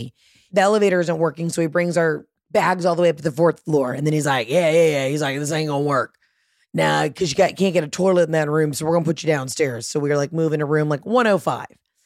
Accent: Georgia, United States; I'm from Georgia. I can say it.

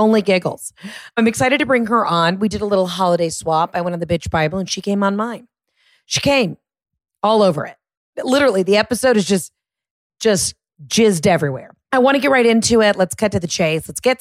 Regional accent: the South, United States; Because I'm from the South, we eat, sleep, and breathe Vera Bradley.

